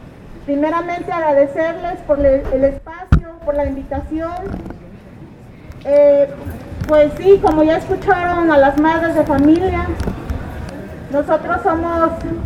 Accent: Guerrero, Mexico; somos del estado de Guerrero

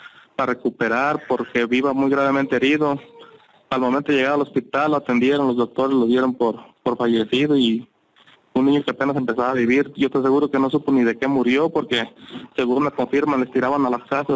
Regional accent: Mexico; Y eso me desilusiona, la verdad, como mexicano.

